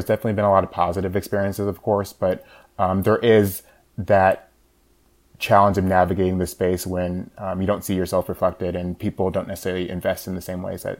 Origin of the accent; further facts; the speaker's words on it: Georgia, United States; I'm from the United States, I'm from Georgia.